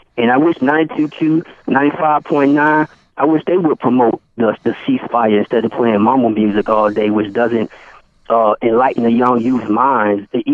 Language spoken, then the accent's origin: English; Florida, United States; Like, I'm from Florida.